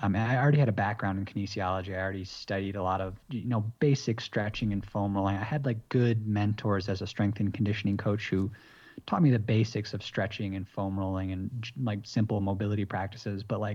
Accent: United States; now in Bogota, Colombia; I'm obviously from the United States, and so I've got my eye on it

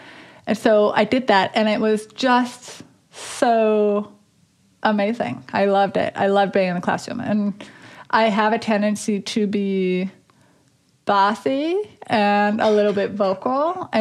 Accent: Dickinson, North Dakota, United States; In Dickinson, North Dakota.

